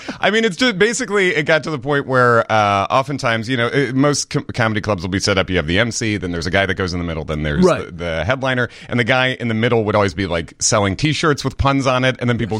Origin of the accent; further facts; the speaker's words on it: Hinsdale, Illinois, United States; I'm originally, like most people who say they're from Chicago, right. I'm actually from Hinsdale.